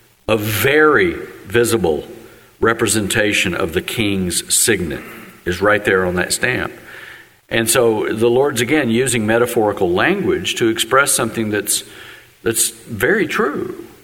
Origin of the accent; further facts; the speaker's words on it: West Virginia, United States; There are no more beautiful mountains than in the Mountain State, my home state of West Virginia.